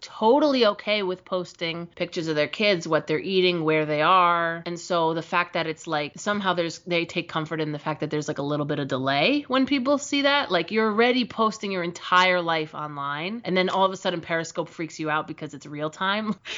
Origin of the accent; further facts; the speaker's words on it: New Jersey, United States; Where am I from? I'm from New Jersey.